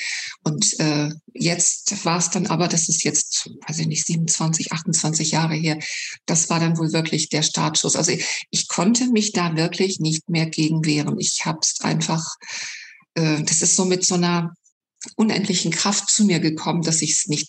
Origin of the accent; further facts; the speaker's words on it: Hanover, Lower Saxony, Germany; born there; now in Rhineland-Palatinate, Germany; Ja, ich komme gebürtig aus Hannover. Ich lebe im Moment in Rheinland-Pfalz.